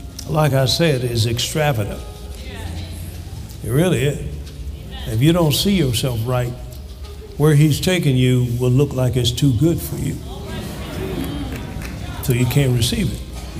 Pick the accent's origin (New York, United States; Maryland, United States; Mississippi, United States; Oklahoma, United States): Mississippi, United States; born there; Well, I was born down in Mississippi.